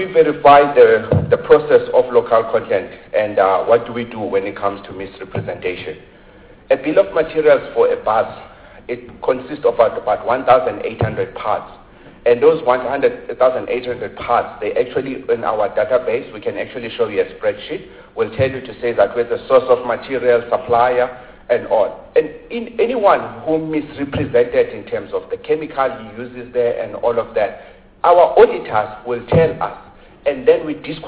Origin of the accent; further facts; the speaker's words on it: Butterworth, Eastern Cape, South Africa; I grew up in Butterworth, where it was an industrial town.